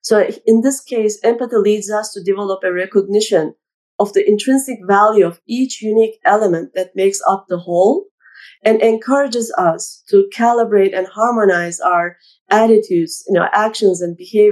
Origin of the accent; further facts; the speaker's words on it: Turkey; I grew up in Turkey